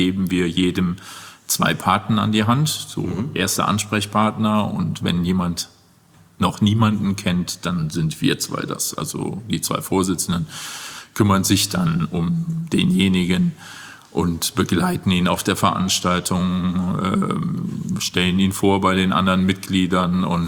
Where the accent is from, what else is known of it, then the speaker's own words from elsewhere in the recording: Cologne, North Rhine-Westphalia, Germany; born there; ich komme ja gebürtig aus Köln und bin mit meiner damaligen Freundin, heutigen Frau, hier hingekommen.